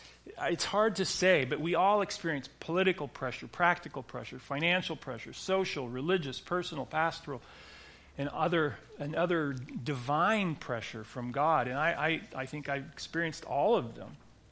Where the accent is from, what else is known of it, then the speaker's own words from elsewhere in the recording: United States; I'm an American living in Oregon.